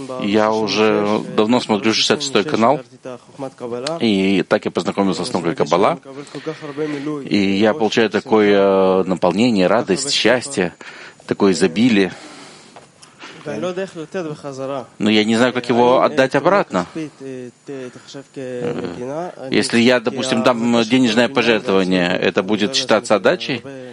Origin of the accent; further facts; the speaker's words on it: Jerusalem, Jerusalem District, Israel; У меня тоже есть такая вот иерусалимская наглость. Я тоже вырос в Иерусалиме.